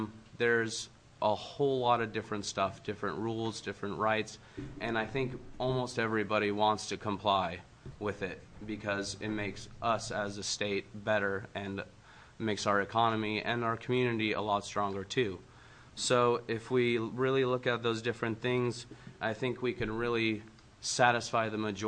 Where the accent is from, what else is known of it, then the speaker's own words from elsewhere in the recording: Selma, Oregon, United States; I'm from the Josephine County in a little town of Selma.